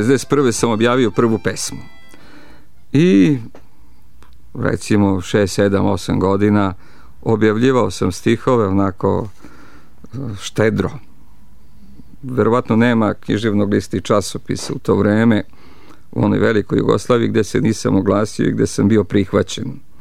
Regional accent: Vršac, Vojvodina, Serbia; Na neki način odrastao sam u pozorištu u Vršcu i pozorište sam zavoleo od mladih dana, od malih nogu, kako se kaže, i bio član dečije scene u Vršcu.

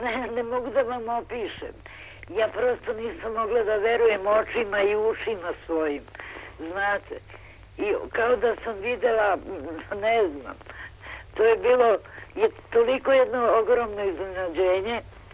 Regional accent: Belgrade, Serbia; now in Bucharest, Romania; Ne, ja sam Beograđanka.

